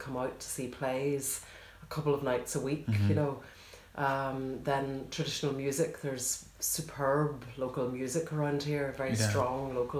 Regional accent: Belfast, Northern Ireland, United Kingdom; moved away as an adult; now in Leitrim, Ireland; I first lived in Leitrim back in the mid-1980s. I came here from Belfast

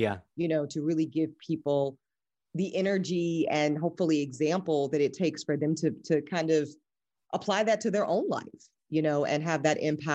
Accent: the South, United States; I'm also from the South, different sensibilities. So I'm used to kind of big old, huge, warm welcomings of new people

